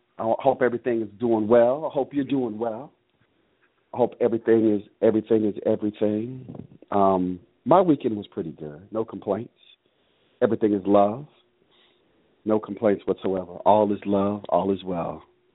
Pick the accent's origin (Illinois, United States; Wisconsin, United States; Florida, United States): Florida, United States; Miami; being born and raised in the South, born and raised in Miami, Florida, even still, I never had, there were some places in the South I never got the opportunity to travel to.